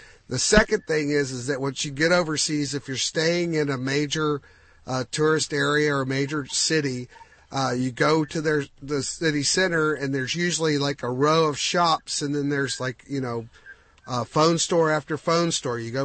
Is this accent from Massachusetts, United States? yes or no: no; Houston, Texas, United States; hey, we don't know each other, but we're both from Houston.